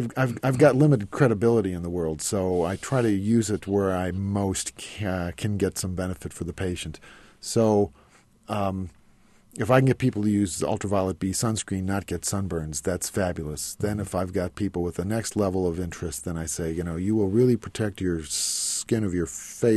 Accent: United States; I'm an American.

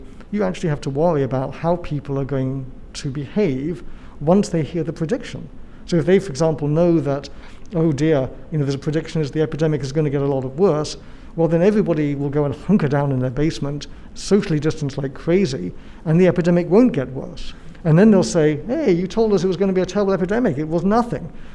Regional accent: United Kingdom; I'm British, so it's hard to do.

